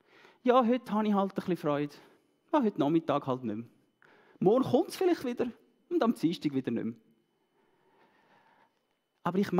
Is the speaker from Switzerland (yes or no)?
yes; Switzerland; Klar, wir sind Schweizer und wir sind alle erwachsen und so.